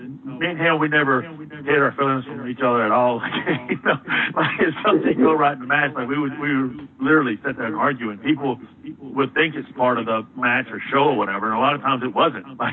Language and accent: English; the South, United States; But, you know, definitely growing up in the South, I, you know, a big country music fan.